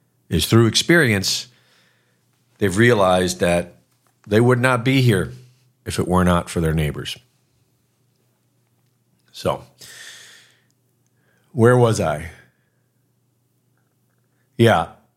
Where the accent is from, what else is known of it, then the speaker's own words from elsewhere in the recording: Cleveland, Ohio, United States; also born or lived in Florida / Texas; I mean, I grew up in Cleveland, which is basically just like Moscow.